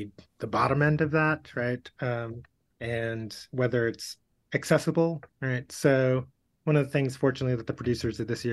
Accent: New York, United States; I grew up in New York, so I have multiple teams, but I've lived in, you know, Wisconsin for 12 years now.

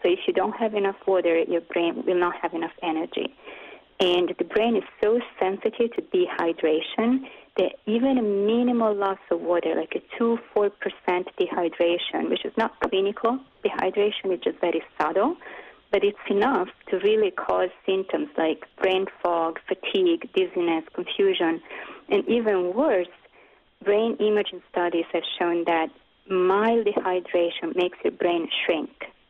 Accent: Italy; now in New York, United States; I'm sure as everybody can tell from my accent, I'm Italian. And when I moved to New York 15 years ago, the first thing I noticed is that nobody drinks water.

